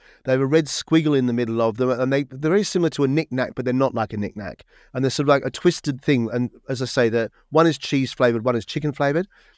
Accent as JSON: {"language": "English", "town": "Melbourne", "region": "Victoria", "country": "Australia", "tie": "born or raised there", "also_born_or_lived": "Sydney", "moved": "as an adult", "lives_now": "United Kingdom", "said": "I mainly on the East Coast. So I grew up in Melbourne, sometime in Sydney, and then lived in Sydney until I was 25. And then I came across and then into the UK."}